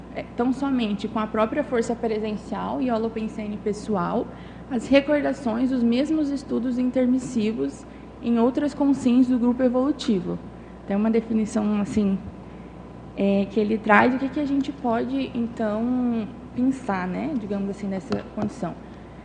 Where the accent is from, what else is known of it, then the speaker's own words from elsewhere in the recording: Conceição dos Ouros, Minas Gerais, Brazil; now in Foz do Iguaçu, Brazil; Sou natural de Conceição dos Ouros, atualmente resido em Foz do Iguaçu